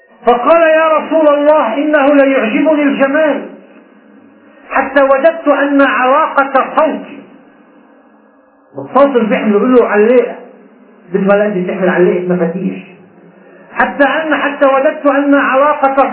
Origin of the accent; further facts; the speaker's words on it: Lebanon; نحن لبنانيين بحالنا بنقول نحن لبنانيين